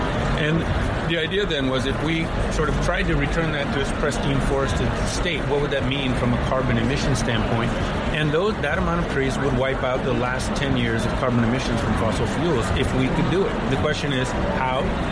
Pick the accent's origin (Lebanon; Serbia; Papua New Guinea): Papua New Guinea; I grew up in Papua New Guinea. I grew up sort of deep in the rainforest